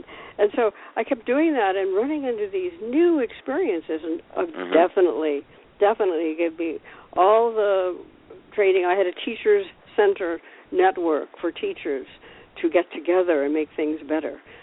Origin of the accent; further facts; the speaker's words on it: Lexington, Massachusetts, United States; Well, I grew up in outside of Lexington, Massachusetts, where the Battle of Lexington happened and Paul Revere came and so forth.